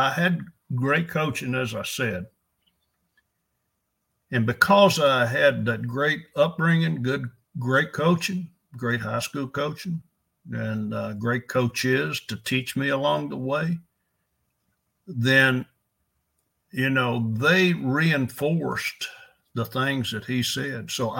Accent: El Dorado, Arkansas, United States; he was raised in Fort Dyce. I was raised in El Dorado.

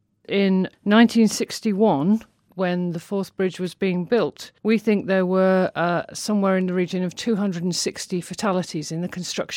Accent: West Midlands, United Kingdom; I grew up in Warwickshire. I lived in a mining village.

